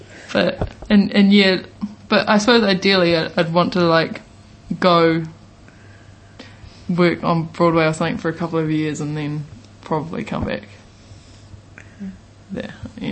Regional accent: New Zealand; There's this mindset of growing up in New Zealand. We're so far from removed from everything that we just don't click into the way things are everywhere else, I reckon.

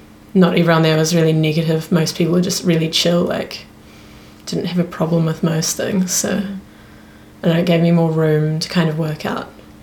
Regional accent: Invercargill, Southland, New Zealand; I grew up in Invercargill, which is very rural, very conservative as a whole.

